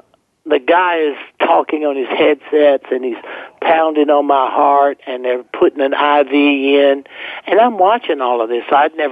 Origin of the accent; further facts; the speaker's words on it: South Carolina, United States; Yeah, I grew up in South Carolina, Chris, you know, and I grew up as a prick.